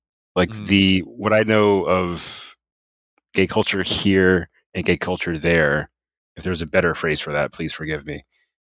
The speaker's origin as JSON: {"language": "English", "country": "United States", "said": "So as like an American fan, I try to be very careful with like the conclusions that I come to."}